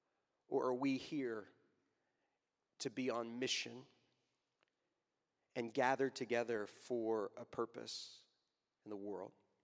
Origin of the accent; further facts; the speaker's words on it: Waco, Texas, United States; You need to understand that my sister and I grew up in Waco, Texas